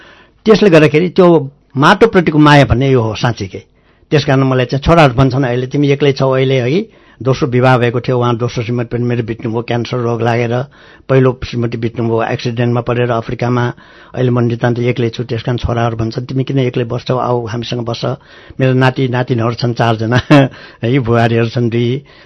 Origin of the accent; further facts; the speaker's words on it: Sankhu, Bagmati, Nepal; born there; नेपाल त मेरो जन्मभूमि हो, त्यसमा पनि साँखु मेरो आफै जन्मेको ठाउँ भएको हुनाले मलाई त्यसले पनि बाँधेको हो।